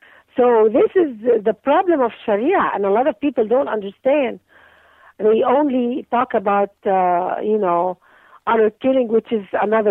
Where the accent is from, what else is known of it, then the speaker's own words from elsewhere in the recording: Gaza, Gaza Strip, Palestine; I grew up in Gaza as a child. My memories as a child was in Gaza, in the heart of the Arab-Israeli conflict